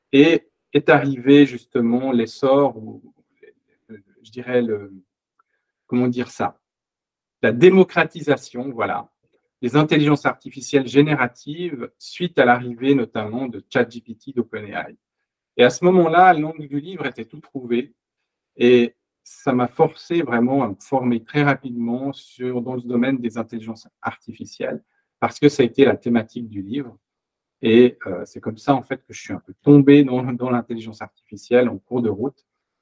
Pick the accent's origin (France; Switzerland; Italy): Switzerland; Je suis tombé dans l'Internet très rapidement parce que en Suisse, moi je suis suisse